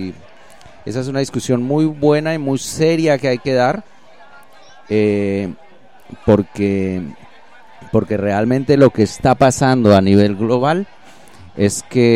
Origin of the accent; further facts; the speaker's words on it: Colombia; born there; Soy nacido en Colombia.